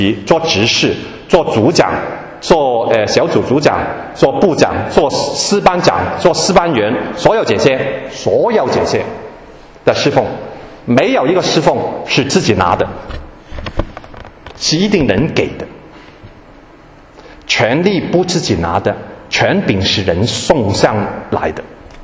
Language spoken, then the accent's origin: Chinese; China; 中国人呢就要劝三次才做的，四次三次，那不是不好啊，但是我们中国人文化而已。